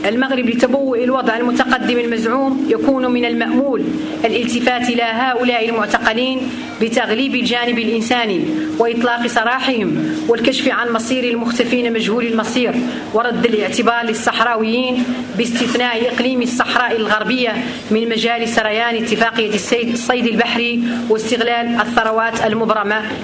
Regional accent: Western Sahara; mi gratitud y la de mi pueblo, el pueblo saharaui que ha soñado con la libertad

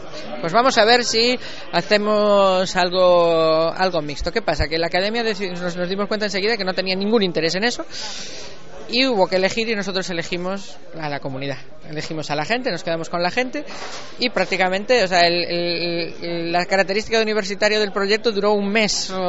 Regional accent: A Coruña, Galicia, Spain

